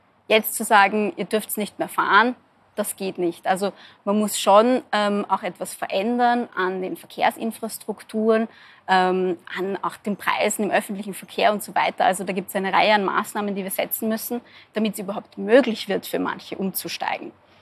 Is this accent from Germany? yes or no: no; Vienna, Austria; ich komme zwar aus Wien, aber aus einem Randbezirk und da war es auch ganz normal.